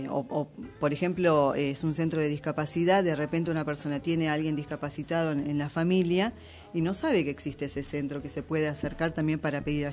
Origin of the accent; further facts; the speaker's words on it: Ituzaingó, Buenos Aires Province, Argentina; yo soy de Ituzaingó.